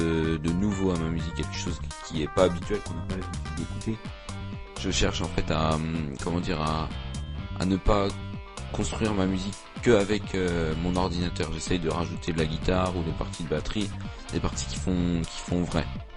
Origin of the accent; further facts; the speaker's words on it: Laval, Pays de la Loire, France; born there; now in Dijon, France; j'ai 15 ans, je suis né à Laval le 18 septembre 2001. J'habite maintenant à Dijon depuis 4 ans, mais je reviens sur Laval toutes les vacances scolaires.